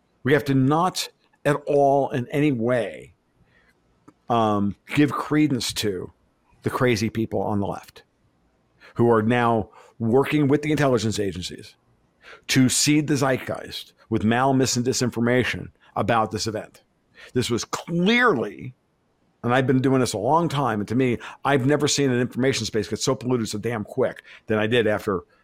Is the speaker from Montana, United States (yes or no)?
no; New York, United States; he clearly looks back on that guy that I grew up with in New York.